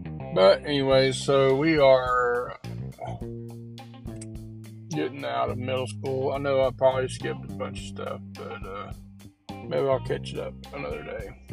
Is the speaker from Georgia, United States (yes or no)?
yes; Cumming, Georgia, United States; growing up in Cumming, Georgia was, had its diversities. We had mostly white kids.